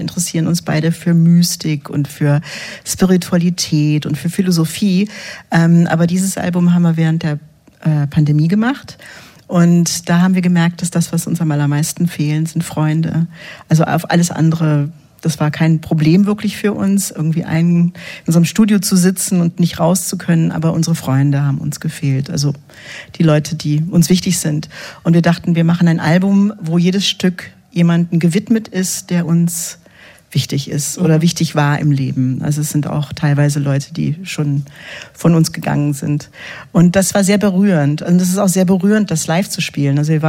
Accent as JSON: {"language": "German", "country": "United States", "tie": "born or raised there", "said": "Also ich bin ja in Amerika aufgewachsen und bin Armeekind. Wir sind jedes Jahr umgezogen."}